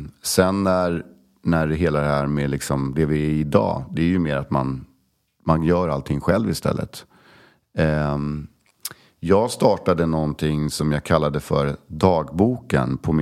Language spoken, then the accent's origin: Swedish; Sweden; Min plats på jorden, och den handlar faktiskt om Koster och västkusten, där jag liksom växte upp på somrarna. För att när jag växte upp så växte jag upp i Sverige på 70-80-talet